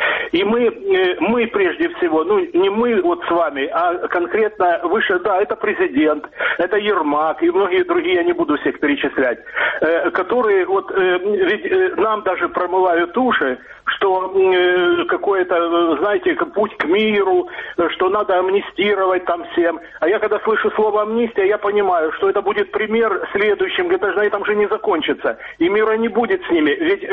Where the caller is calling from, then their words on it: Dnipro, Dnipropetrovsk Oblast, Ukraine; Я из города Днепр